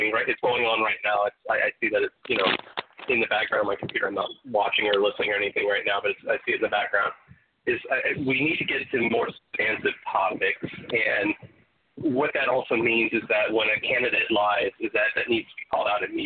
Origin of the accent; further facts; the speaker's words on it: the South, United States; you know, growing up in the South with that, it's kind of hard to be, you know, overly shocking with that.